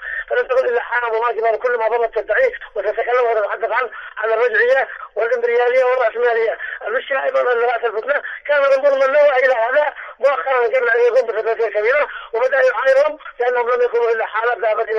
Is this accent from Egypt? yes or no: no; Yemen; نحن كشعب يمني بكل قوانا